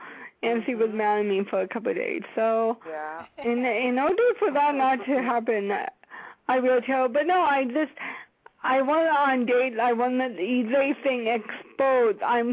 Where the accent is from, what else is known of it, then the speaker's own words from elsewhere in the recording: Oregon, United States; When we were growing up in Oregon, my parents' best friend, Dara, had leukemia